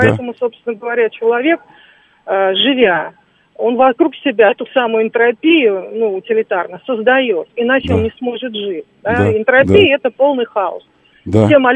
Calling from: Moscow, Russia; я из Москвы.

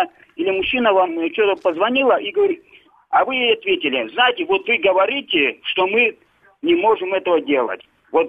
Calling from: Moscow, Russia; я звоню из Москвы.

